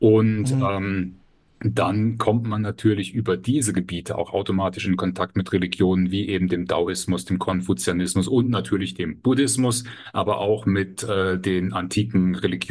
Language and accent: German; Eifel, Germany; ich bin aus der Eifel eigentlich und das ist so neben Oberbayern vielleicht eine der resistent katholischsten Gegenden, die man in Deutschland kennen kann. Also ich bin ganz selbstverständlich aufgewachsen mit dieser Variante des rheinischen Katholizismus